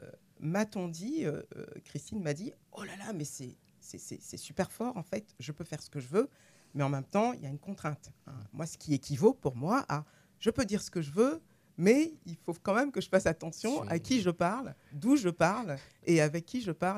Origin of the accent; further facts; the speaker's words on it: Denmark; now in France; disons que j'ai grandi en partie au Danemark.